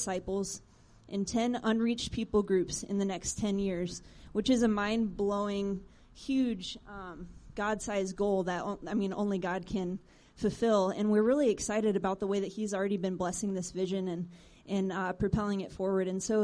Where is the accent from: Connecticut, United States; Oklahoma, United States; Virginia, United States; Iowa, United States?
Iowa, United States; I was born and raised in Iowa, but, you know, it's kind of funny when you spend a couple of years in Africa living over there